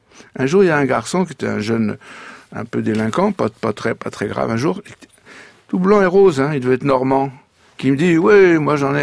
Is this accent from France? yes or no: no; Algeria; moved away; moi, je connais un peu l'islam, et puis j'ai vécu toute mon enfance en Algérie, donc pour moi, les Arabes et l'islam, c'est pas très étranger.